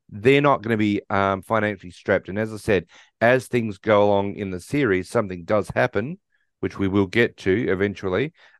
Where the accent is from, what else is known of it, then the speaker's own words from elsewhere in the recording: Australia; also born or lived in United States; I'm here now in Australia, back in my home country, doing one job.